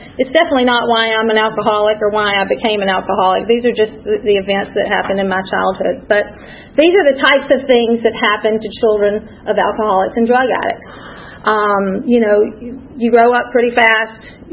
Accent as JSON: {"language": "English", "town": "Columbus", "region": "Georgia", "country": "United States", "tie": "born there", "said": "And I was born in Columbus, Georgia, so not too far from here, about 100 miles south. I'm an only child."}